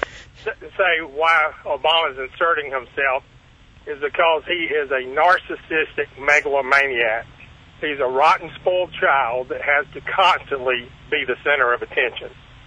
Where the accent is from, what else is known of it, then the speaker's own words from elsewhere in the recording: the South, United States; You know, I'm from the South, and this thing in Charleston really affected me and our family